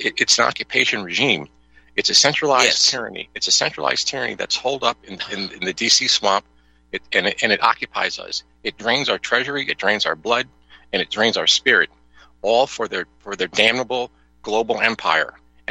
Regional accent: United States; I'm just an American patriot

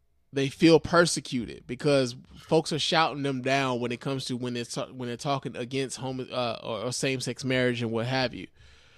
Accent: Cedar Rapids, Iowa, United States; also born or lived in Aurora, Illinois; now in Minneapolis, United States; I was raised in Cedar Rapids, Cedar Rapids, Iowa. I was born in Aurora, Illinois, and I spent plenty of time there with my black family, just to give you a little of my background.

